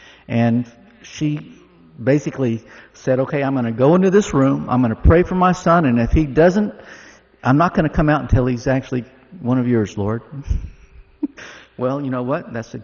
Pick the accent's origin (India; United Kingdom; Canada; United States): United States; Texas; I was raised in Texas into an assimilated home where my mother was an abject atheist, but my father actually exposed my older sister, younger brother, and myself to Christianity when we were young